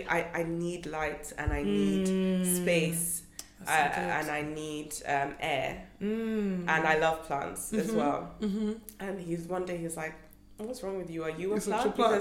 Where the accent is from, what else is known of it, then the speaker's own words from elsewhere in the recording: Ghana; now in United Kingdom; Because now I'm too British for Ghana, in the sense that when I go, it seems like